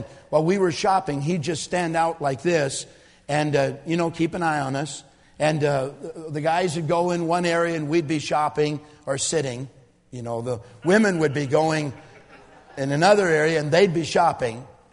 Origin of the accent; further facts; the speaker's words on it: England, United Kingdom; I can't even talk to him because, you know, I'm English and he's Tamil